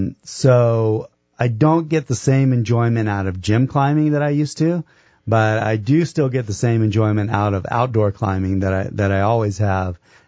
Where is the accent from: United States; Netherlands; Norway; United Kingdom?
United States; South Carolina; I actually came to New Mexico for the climbing. I grew up in South Carolina.